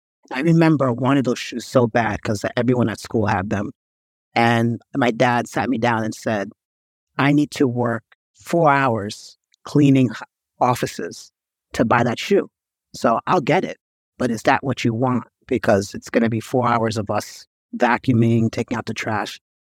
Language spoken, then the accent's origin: English; New York, United States; So I grew up in New York, luckily, because if I was born and raised in Haiti, my total life would be totally different. So luckily I was born on these shores, land of the free